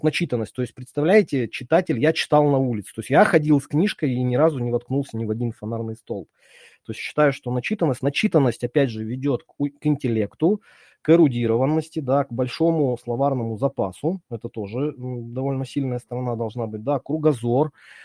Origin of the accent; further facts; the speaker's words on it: Chelyabinsk, Chelyabinsk Oblast, Russia; я вырос в Челябинске, в неблагополучном районе на ЧМЗ